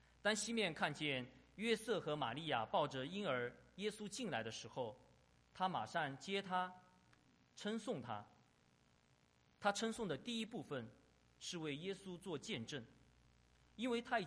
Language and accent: Chinese; China; 最后这段先知的预言和我们中国的传统文化很不一样，我们中国人见到出生40天的婴孩肯定都会对他们的父母亲说些吉祥的话